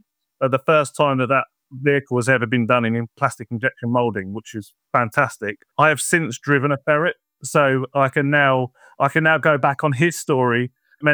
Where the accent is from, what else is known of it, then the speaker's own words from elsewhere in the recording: United Kingdom; also born or lived in Germany / Cyprus; I was born in 1987 in Rintel, Gütersloh.